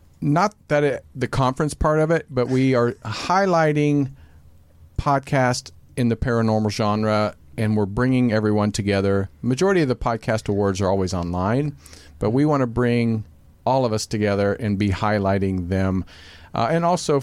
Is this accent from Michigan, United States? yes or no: no; Kansas, United States; We saw a UFO outside of my hometown in Kansas.